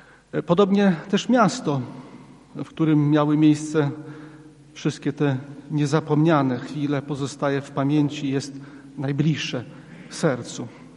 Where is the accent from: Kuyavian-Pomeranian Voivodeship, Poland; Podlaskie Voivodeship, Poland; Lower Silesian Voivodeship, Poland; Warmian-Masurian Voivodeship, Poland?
Podlaskie Voivodeship, Poland; born there; Urodziłem się na Białostoczyźnie.